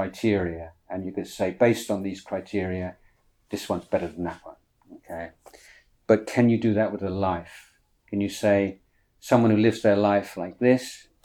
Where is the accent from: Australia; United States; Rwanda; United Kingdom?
United Kingdom; England; moved away as an adult; So I grew up in England, and I became interested in Buddhism as a teenager.